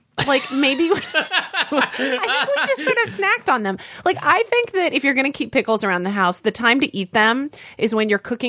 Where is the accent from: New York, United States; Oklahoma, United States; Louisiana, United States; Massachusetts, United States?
Oklahoma, United States; because I remember as a kid growing up in Oklahoma